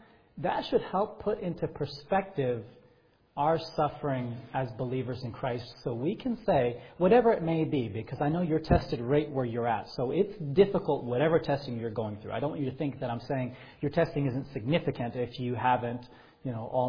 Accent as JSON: {"language": "English", "region": "Virginia", "country": "United States", "said": "I think I mentioned I'm from Virginia State, right? So we do have some people who say things like y'all, and I'm one of them."}